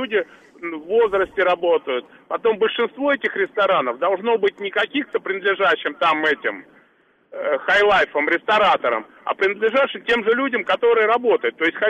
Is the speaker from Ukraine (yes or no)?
no; Moscow, Russia; Я москвич